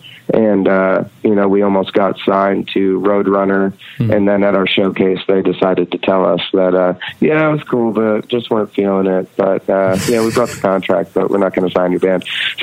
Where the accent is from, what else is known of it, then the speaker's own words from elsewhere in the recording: Red Hook, New York, United States; Well, Jeff and I grew up in Red Hook together and we were a few years apart. But it was a really, really tiny town. We have one stoplight in the whole town.